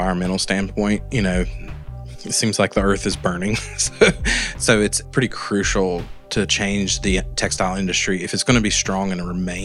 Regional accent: Morganton, North Carolina, United States; I've never even moved out of the county before, so this is my home and my community.

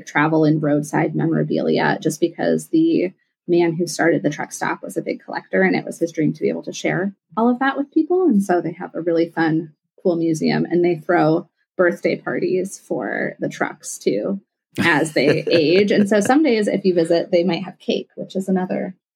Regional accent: Chicago, Illinois, United States; now in Des Moines, United States; Because I grew up in the Chicagoland area, it is my halfway point stop pretty much anytime I drive to Chicago from Des Moines.

